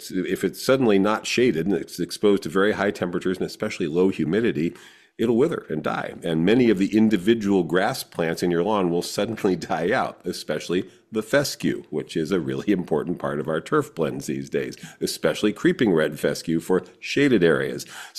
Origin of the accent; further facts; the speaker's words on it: California, United States; Growing up in Southern California, a very common practice there